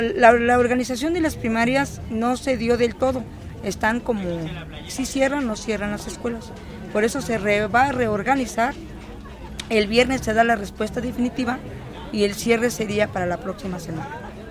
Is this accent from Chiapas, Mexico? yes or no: no; Mexico City, Mexico; aunque somos del DF, sí hay represión con los maestros